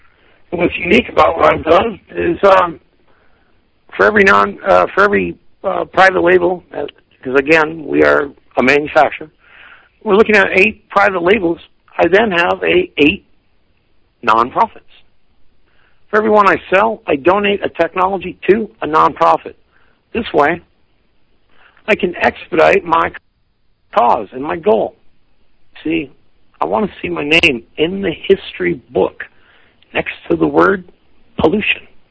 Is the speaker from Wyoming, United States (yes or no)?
no; Sioux City, Iowa, United States; born there; I'm Midwest Native American. I was born in Sioux City, Iowa. Our reservation is out of Minneapolis, or out of Minnesota.